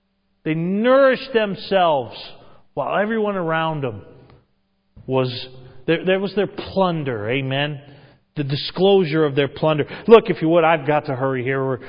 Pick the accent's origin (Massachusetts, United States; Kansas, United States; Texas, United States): Massachusetts, United States; I'm from Massachusetts. We used to say, when I used to preach out, I'd say, greetings from Massachusetts, the worst state in the Union.